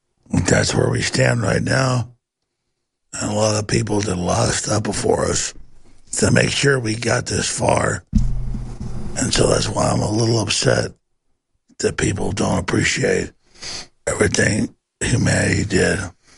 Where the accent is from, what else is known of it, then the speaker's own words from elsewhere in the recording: Rockwall, Texas, United States; also born or lived in Dallas; Like, he goes to like Rockwall, where I grew up in Dallas.